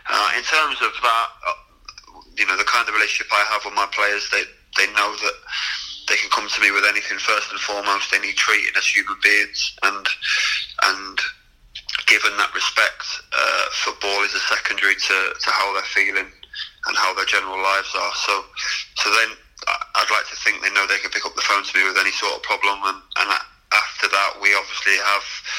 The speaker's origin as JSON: {"language": "English", "town": "Coventry", "region": "West Midlands", "country": "United Kingdom", "tie": "born or raised there", "said": "I grew up in Coventry. I'm a Coventry lad, and I had a season ticket at Coventry as a kid"}